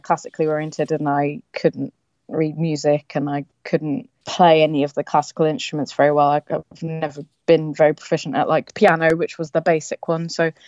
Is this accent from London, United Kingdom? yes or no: no; South East England, United Kingdom; also born or lived in Bermuda; I was born in Bermuda, like I say. My family moved over to England when I was about five, I think. And I've been living here in Kent ever since. Right now I live in a little village next to a church